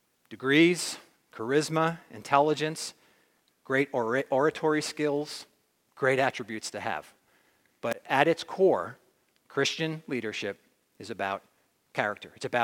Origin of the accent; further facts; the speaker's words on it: New Jersey, United States; when I grew up in Jersey, there was a lottery called Pick 6.